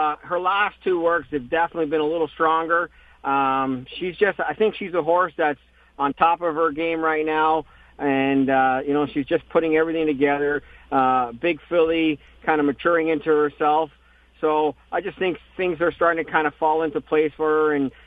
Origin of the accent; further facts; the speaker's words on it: Canada; As a kid growing up, being Canadian, race here at Woodbine, this being my home